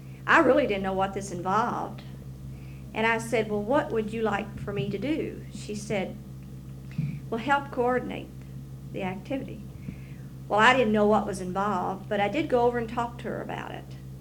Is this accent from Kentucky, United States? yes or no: yes; Louisville, Kentucky, United States; from Louisville, Kentucky. I grew up in Louisville.